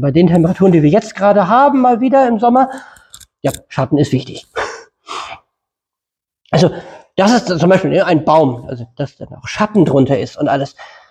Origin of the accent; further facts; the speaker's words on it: North Germany, Germany; now in South Germany; bei uns im Norden nennt man das die PQ-Formel, hier unten im Süden nennt man es die Mitternachtsformel